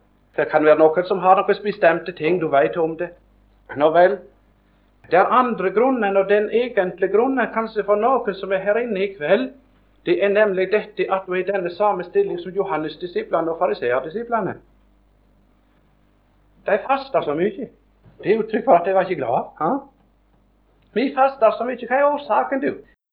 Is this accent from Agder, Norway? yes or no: yes; Agder, Norway; Det var en av mine venner hjemme i Setesdalen